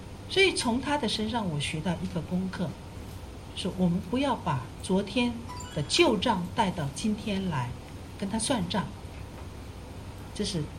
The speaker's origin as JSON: {"language": "Chinese", "region": "northern China", "country": "China", "moved": "as an adult", "lives_now": "Hong Kong", "said": "因为我们都是北方人，我们不会讲广东话，所以即使当我刚开始来香港读神学的时候很痛苦，"}